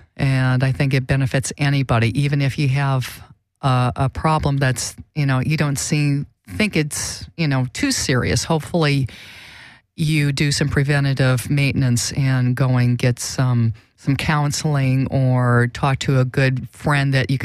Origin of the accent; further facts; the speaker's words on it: Midwest, United States; I mean, I'm from the Midwest and I definitely wanted to get out of there as soon as possible.